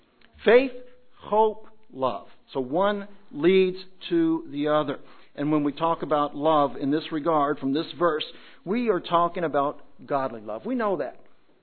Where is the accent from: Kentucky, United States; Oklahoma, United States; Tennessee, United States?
Kentucky, United States; When I grew up in Kentucky, I lived very near Churchill Downs